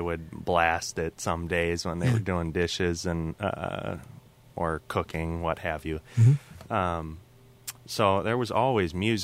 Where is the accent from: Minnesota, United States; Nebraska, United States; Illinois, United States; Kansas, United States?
Minnesota, United States; Duluth; Well, I grew up here in Duluth, Minnesota. Mm-hmm. I've been here, it was for 18 years of my life until I moved off to Red Wing for college.